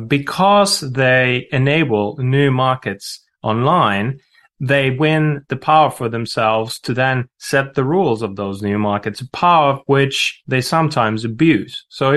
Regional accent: Helsinki, Uusimaa, Finland; in many cities, you know, my hometown, Helsinki, app and games production companies like Supercell, they're now a massive a part of the economy there.

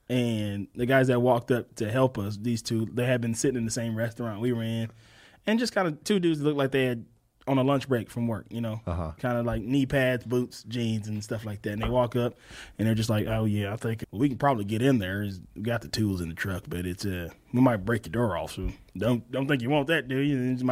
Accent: Mississippi, United States; I'm from Mississippi.

